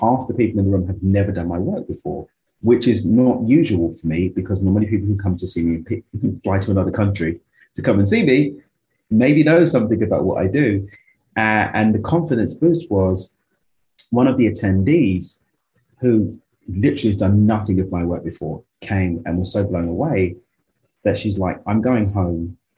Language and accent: English; London, United Kingdom; whichever one fancies to tickle. I'm from East London in the UK. I live in Cabo.